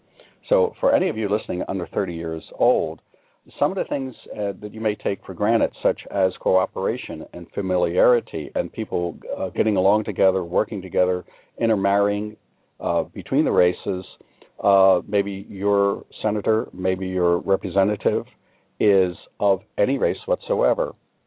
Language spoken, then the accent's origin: English; Chester, Pennsylvania, United States; It was when I was just a small boy, 6 years old, in 1960. We lived near a creek, my hometown of Chester, Pennsylvania.